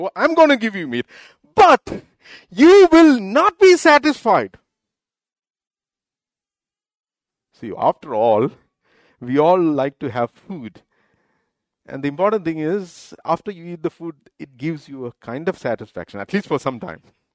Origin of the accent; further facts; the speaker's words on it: Kerala, India; You know, I grew up in Kerala.